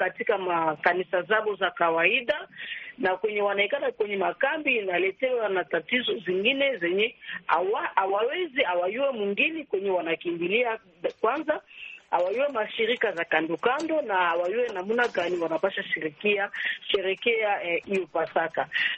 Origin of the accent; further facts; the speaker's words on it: Goma, North Kivu, DR Congo; Mimi natokea kwenye Kivu la Kaskazini, kwenye DRC, eneo la DRC, mjini Goma.